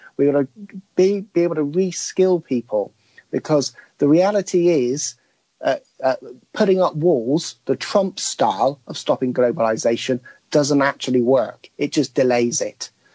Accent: South West England, United Kingdom; I mean, I come from Cornwall, so we got hit by globalization in 1867.

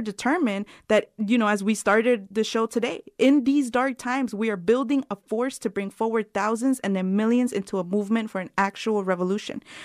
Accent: Los Angeles, California, United States; just to take Los Angeles, for example, where I grew up in South Central Los Angeles

